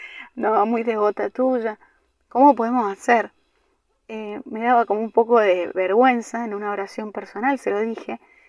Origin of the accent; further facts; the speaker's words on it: San Juan, Argentina; que soy sanjuanina, que tengo 39 años y soy parte de un carisma de la Iglesia Católica que se llama Movimiento de la Palabra de Dios.